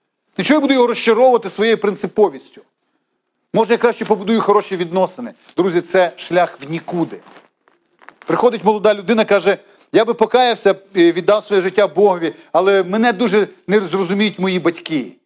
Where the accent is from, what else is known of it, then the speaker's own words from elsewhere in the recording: Lviv, Lviv Oblast, Ukraine; От в нас у Львові кажуть, Христос це рождає.